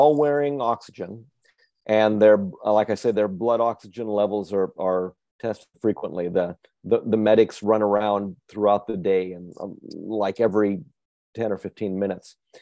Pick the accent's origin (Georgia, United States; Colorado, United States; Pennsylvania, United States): Colorado, United States; Denver; I'm from Denver, and the University of Denver has an observatory at Mount Evans, which you can see from Denver